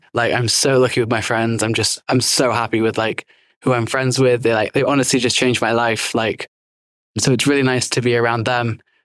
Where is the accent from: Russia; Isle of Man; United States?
Isle of Man; I'm from the Isle of Man. I go to the University of Leeds and I study French and philosophy.